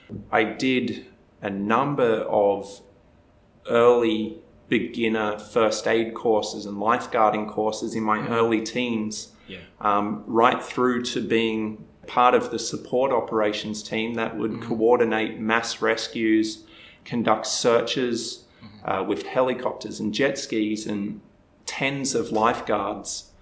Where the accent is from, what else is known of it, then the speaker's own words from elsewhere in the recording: Port Macquarie, New South Wales, Australia; So I grew up in Port Macquarie, Australia. It's a beautiful, mm-hmm. beautiful country, little town right on the ocean.